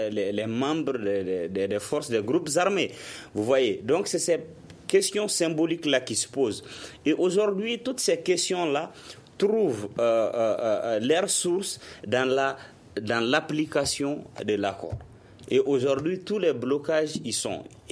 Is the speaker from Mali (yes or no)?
yes; Kidal, Mali; moi je suis originaire de Kidal, hein, et Kidal a toujours eu un statut particulier au Mali.